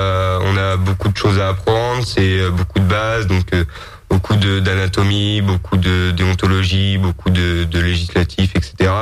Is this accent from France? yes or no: yes; Bourges, Centre-Val de Loire, France; De Bourges.